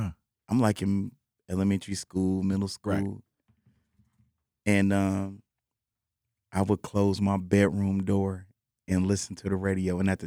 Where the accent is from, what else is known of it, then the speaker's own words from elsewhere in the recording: Milwaukee, Wisconsin, United States; also born or lived in Rockford, Illinois; I took it back to Milwaukee because I was born in Rockford, Illinois, but raised in Milwaukee, Wisconsin. So I claim Milwaukee. All of my schools, I went there.